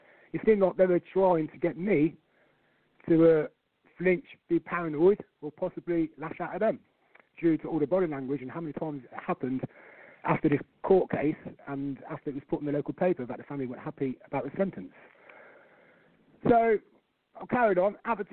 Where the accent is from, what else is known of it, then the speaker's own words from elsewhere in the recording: Coventry, West Midlands, United Kingdom; Okay, I'm from Coventry. I come to Coventry in 1977, where my mother meets an Englishman. When we come over to England in 77